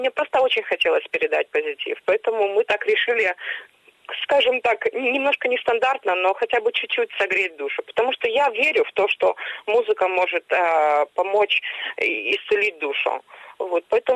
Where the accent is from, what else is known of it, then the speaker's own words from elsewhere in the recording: Donetsk, Donetsk Oblast, Ukraine; now in Kyiv, Ukraine; Так получилось, что я сама родилась в Донецке, жила долгое время в Донецке. Понятно, что долгое время мы уже живем в Киеве